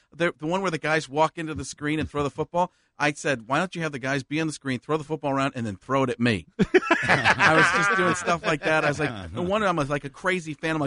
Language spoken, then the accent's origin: English; Wisconsin, United States; It's right outside of Milwaukee.